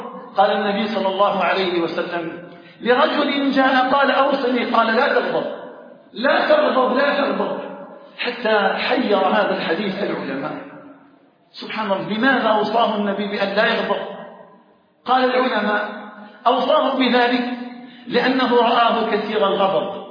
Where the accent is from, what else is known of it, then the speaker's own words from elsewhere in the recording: Algeria; اللهم اجعل بلدنا الجزائر آمنا مطمئنا وسائر بلاد